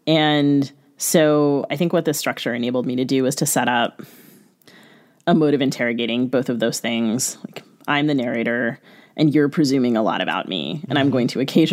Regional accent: United States; So I grew up in the United States, and I think some of this was a little bit of, again, maybe kind of a dare to myself of could I write fiction that was set during my lifetime in Sri Lanka and make it believable.

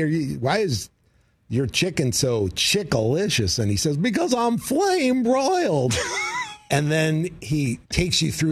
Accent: New York, United States; I grew up in New York, as you may have.

